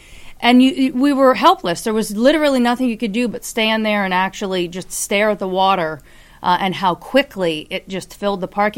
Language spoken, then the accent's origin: English; Williamsport, Pennsylvania, United States; So born and raised in Williamsport, Pennsylvania.